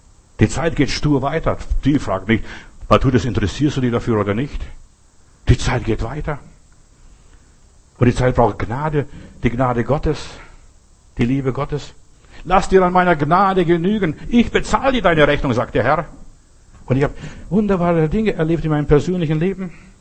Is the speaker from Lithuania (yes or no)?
yes; Memel, Klaipėda County, Lithuania; moved away; Ich bin mal in Memel, Windenburg, da wo ich aufgewachsen bin, mal vorbeigefahren, habe mal vor Jahren mal dort meine Heimat besucht.